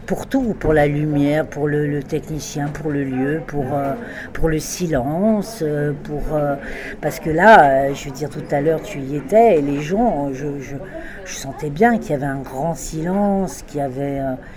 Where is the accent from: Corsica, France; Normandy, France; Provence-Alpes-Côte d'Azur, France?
Corsica, France; il y en a qui ont réservé parce que je suis corse.